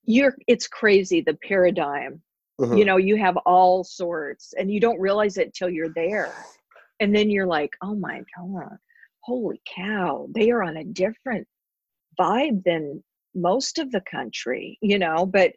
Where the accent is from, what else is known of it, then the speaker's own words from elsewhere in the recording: Idaho, United States; Like I'm originally from Idaho and they are conservative. I mean, that is a very conservative state.